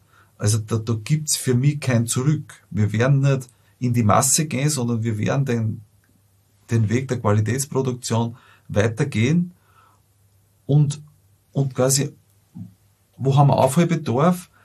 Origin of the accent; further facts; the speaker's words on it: Lower Austria, Austria; wo ich herkomme, westliches Niederösterreich, Wahlkreis Mostviertel